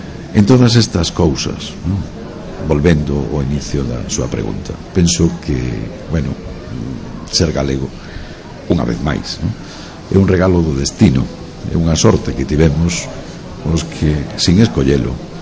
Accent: Galicia, Spain; aproveitando non só que estou na miña terra, sino que estou tamén nun medio galego

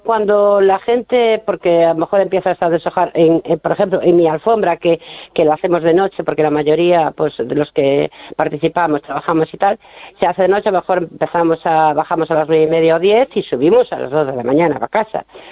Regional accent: Ponteareas, Galicia, Spain; que no soy de Ponte Areas, soy de una aldea que pertenece a Ponte Areas, pero bueno, del Ayuntamiento de Ponte Areas, pero me siento orgullosa

